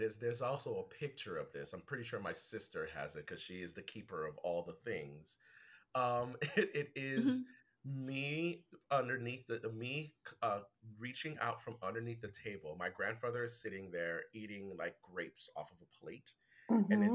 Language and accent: English; Haiti; first language Haitian Creole; English is a second language; English felt so boring to me in comparison to my native tongue that has like a very, very specific musicality to it. You know, Haitian Creole is an amalgam of like French, Spanish, and like Arabic.